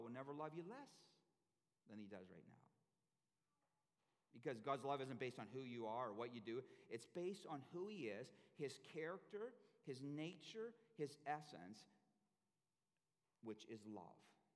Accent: Canada; I know Canadians, and I know that we are a very independent kind of people. I think it must be the cold winters or something.

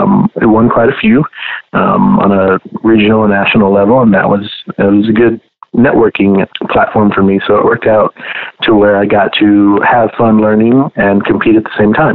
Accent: Houston, Texas, United States; So I was born in Houston, Texas, born and raised.

